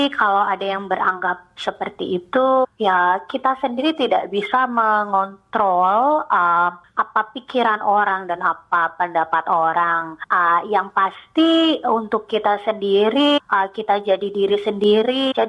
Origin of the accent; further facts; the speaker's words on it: Indonesia; now in Australia; karena kita dari Indonesia, kita ada 5 agama ya, jadi kita udah terbiasalah gitu.